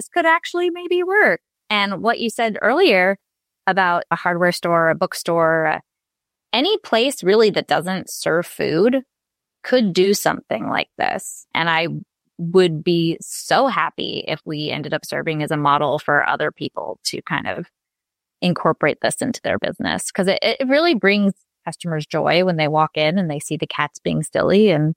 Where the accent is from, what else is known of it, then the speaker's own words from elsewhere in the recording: Long Beach, California, United States; When we moved back to my hometown of Long Beach, I wanted our next chapter to really give back to the community.